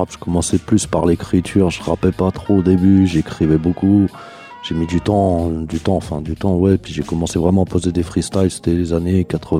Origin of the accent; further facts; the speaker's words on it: Montreuil, Île-de-France, France; also born or lived in Bagnolet / Fontenay-sous-Bois / Aubervilliers; moi, je suis né à Bagnolet, j'ai grandi à Montreuil, Fontenay-sous-Bois, Aubervilliers, enfin j'ai pas mal voyagé dans la banlieue